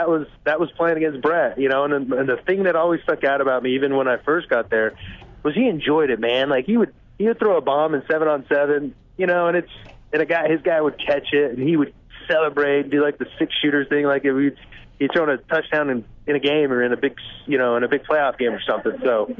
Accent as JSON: {"language": "English", "region": "Wyoming", "country": "United States", "tie": "born or raised there", "said": "because I grew up in the town I grew up in Wyoming, you know, with the winter and everything"}